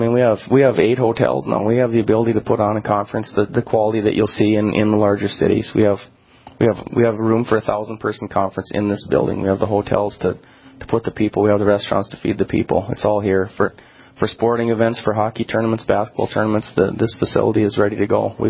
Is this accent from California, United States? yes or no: no; Watford City, North Dakota, United States; to be able to be part of what's happened here in my hometown and have a business and raising a family and be able to take part in as an elected official through this has been an honor. It's been wonderful. I marvel at what it looks like in Watford City